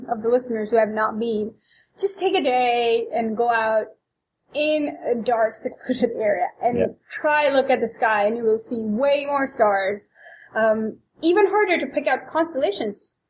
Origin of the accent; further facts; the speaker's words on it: India; I'm from India, and back there, picking out constellations, you're not going to find them because it's so much pollution.